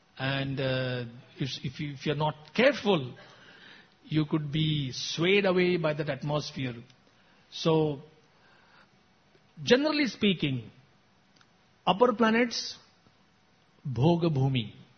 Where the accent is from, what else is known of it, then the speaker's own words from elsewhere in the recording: India; I mean, we are from India.